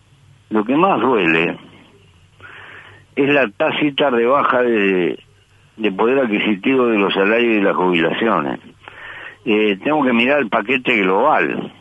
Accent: Uruguay; el dilema que tenemos como uruguayos.

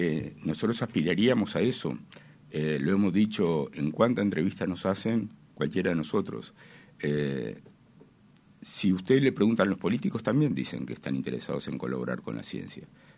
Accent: Uruguay; fue un gran honor como uruguayo, como médico uruguayo

